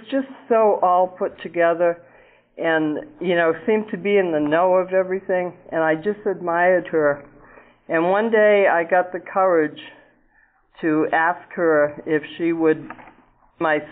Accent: Marshfield, Massachusetts, United States; I'm from Marshfield, Mass.

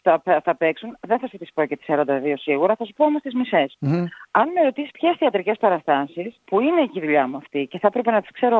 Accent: Thessaloniki, Central Macedonia, Greece; Η πατρίδα μου, ναι.

